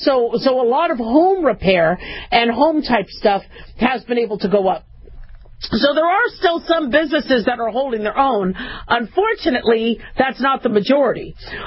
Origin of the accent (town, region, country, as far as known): California, United States